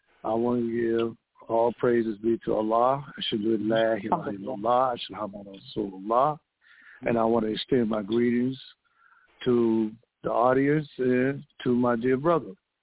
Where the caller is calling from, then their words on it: Gary, Indiana, United States; I'm calling from Gary, Indiana.